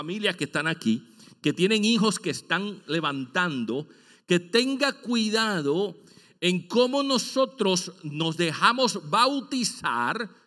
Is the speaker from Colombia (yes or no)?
no; Puerto Rico; cuando yo estaba en Puerto Rico, yo vengo de Puerto Rico